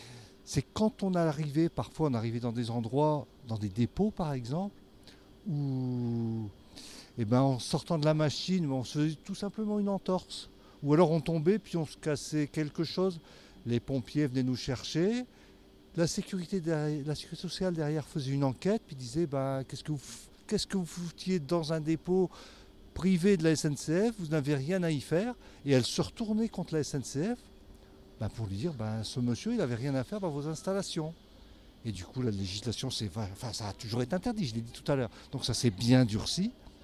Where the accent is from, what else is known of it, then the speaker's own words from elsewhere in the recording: Hauts-de-France, France; now in Montélimar, France; Et puis je viens de Montélimar, mais je suis pas originaire de Montélimar, je suis originaire du Nord.